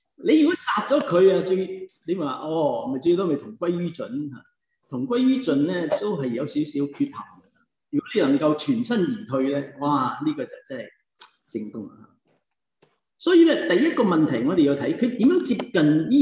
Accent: Hong Kong; 我哋香港長大

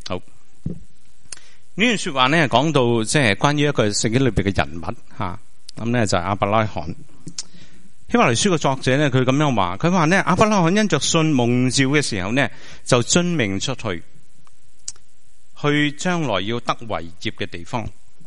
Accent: Hong Kong; now in Los Angeles, United States; 其实知道我嚟自香港啊，即系嚟自香港嘅时候咧，即系我知道最尾我哋都会翻香港啊

